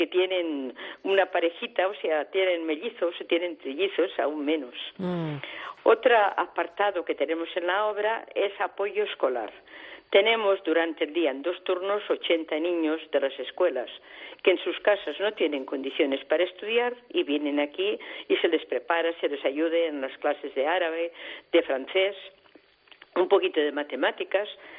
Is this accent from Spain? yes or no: yes; Barcelona, Catalonia, Spain; Yo soy de Barcelona.